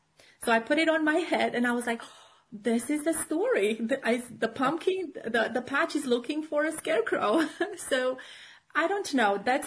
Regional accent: Romania; moved away as an adult; now in Germany; So I'm originally from Romania. Okay. I came to Germany in 2001.

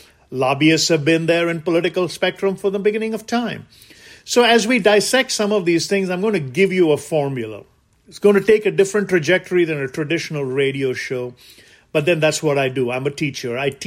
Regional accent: India; moved away; I came from India. I still go back to India. I'm still a taxpayer in India. I travel back and forth. I love my homeland.

